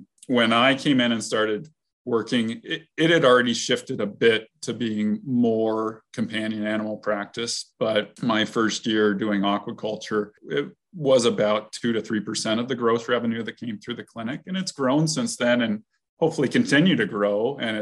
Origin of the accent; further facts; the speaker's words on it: Shelton, Washington, United States; I was born and raised in Shelton, Washington. That's out on the West Coast near Olympia. Both of my parents were veterinarians.